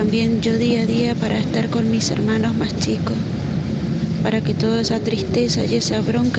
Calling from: Mendoza, Argentina; de Mendoza.

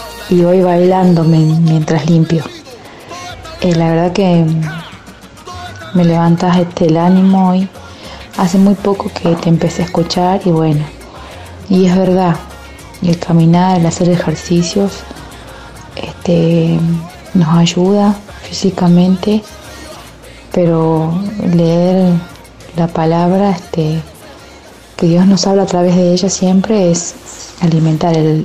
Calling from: Tucumán, Argentina; Hola, Bebo, buenos días. … de Tucumán.

